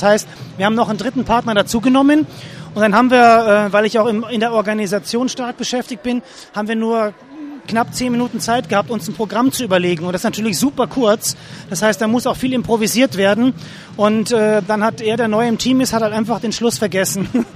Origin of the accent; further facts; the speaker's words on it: Kamen, North Rhine-Westphalia, Germany; Wir kommen aus Kamen, das ist bei Dortmund.